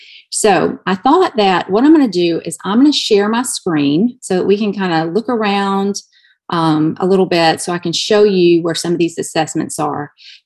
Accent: Alabama, United States; accent: Southern; now in New Hampshire, United States; I am from Alabama, so that's my southern accent still coming out.

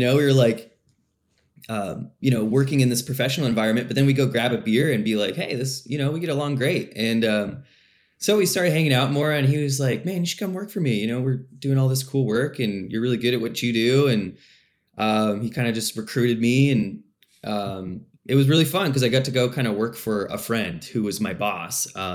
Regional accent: Puyallup, Washington, United States; Growing up in Puyallup, you know, you'd think you'd take a weekend trip up north sometime, but we never did. Seattle is pretty much as far as we ever explored.

